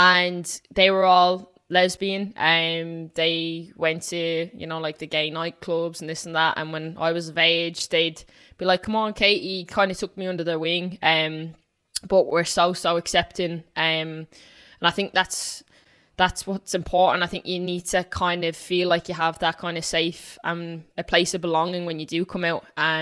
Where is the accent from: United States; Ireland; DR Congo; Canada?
Ireland; Dublin, Leinster; now in London, United Kingdom; I moved over to London from Dublin